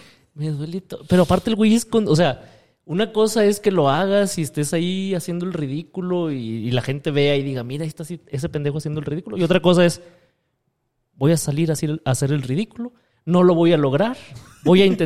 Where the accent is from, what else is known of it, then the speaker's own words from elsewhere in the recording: Monterrey, Nuevo León, Mexico; Porque somos adinerados los de Monterrey, ¿qué?